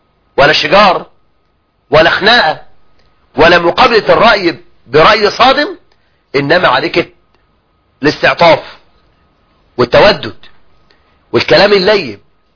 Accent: Egypt; أن يجعل الله عز وجل بلدنا مصر سخاء الرخاء

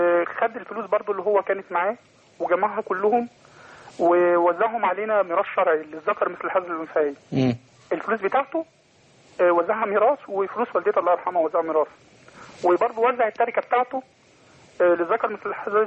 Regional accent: Asyut, Asyut Governorate, Egypt; من أسيوط.

